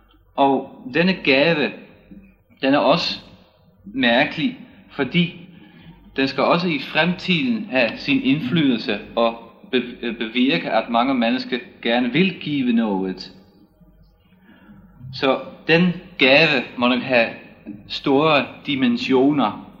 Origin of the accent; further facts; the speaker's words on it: Netherlands; Danish is a second language; jeg er desværre, eller måske ikke desværre, men jeg er altså hollænder